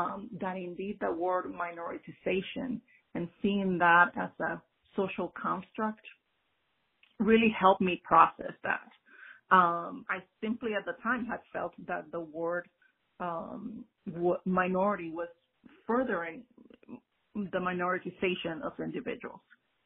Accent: Puerto Rico; moved away; I was born and raised in Puerto Rico, so I think that's an important disclaimer, if you will

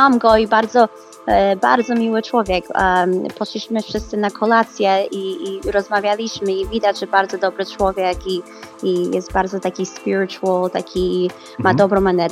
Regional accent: United States; Polish is a second language; moved away as an adult; now in Poland; jak przeprowadziłam się do Polski, bo ja nigdy tutaj nie mieszkałam i ja się urodziłam w Stanach i całe życie mieszkałam w Stanach

